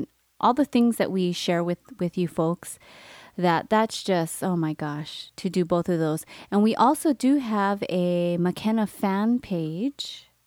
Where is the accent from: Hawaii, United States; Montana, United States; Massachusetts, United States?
Hawaii, United States; they know our histories of being born and raised in Hawaii.